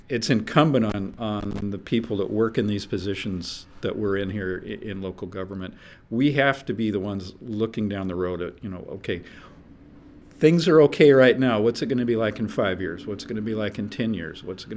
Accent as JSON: {"language": "English", "town": "Seattle", "region": "Washington", "country": "United States", "tie": "born or raised there", "said": "I grew up in Seattle, and right now I'm living in a small town outside of Seattle"}